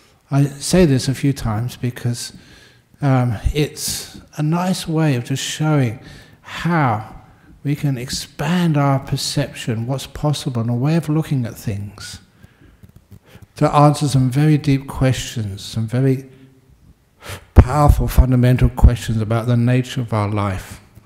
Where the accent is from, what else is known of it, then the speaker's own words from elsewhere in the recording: London, United Kingdom; That is why I know that when I grew up, because I grew up in London, all the maps had London in the centre.